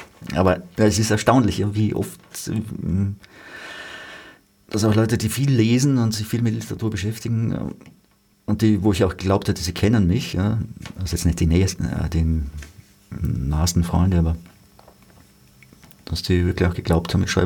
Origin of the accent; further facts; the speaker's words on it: Feldkirch, Vorarlberg, Austria; gerade auch in Feldkirch, wo ich her bin